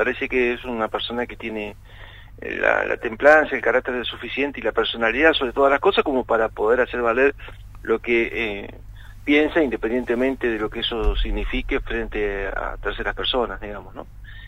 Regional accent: Argentina; primero como ciudadano argentino

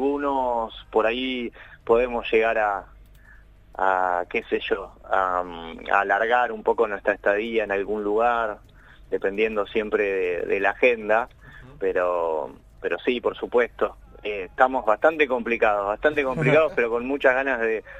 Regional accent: Buenos Aires, Argentina; somos todos porteños, ¿no?

